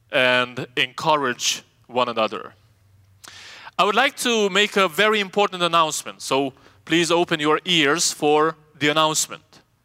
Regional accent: Romania; now in United States; Since I moved from Romania to the US, I only had the chance to visit my home country, my country of origin.

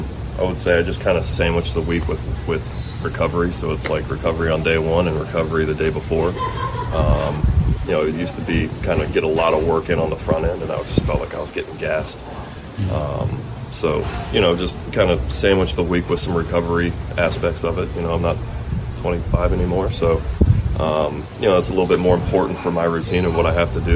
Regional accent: the South, United States; born or raised there

